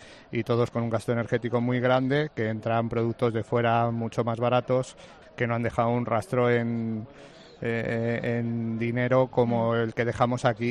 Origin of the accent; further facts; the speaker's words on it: La Puebla de Montalbán, Castilla-La Mancha, Spain; De la Puebla de Montalbán.